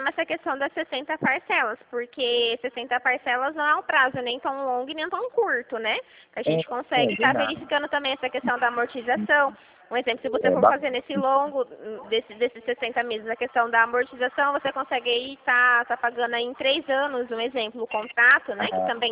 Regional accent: Dracena, São Paulo, Brazil; Eu sou de Dracena.

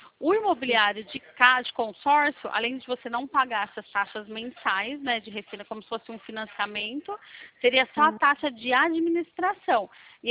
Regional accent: Campinas, São Paulo, Brazil; Eu sou de Campinas, São Paulo.

